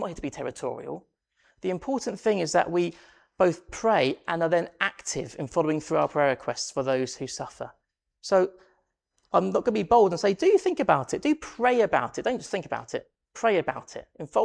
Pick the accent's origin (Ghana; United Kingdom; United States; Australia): United Kingdom; England; I'm English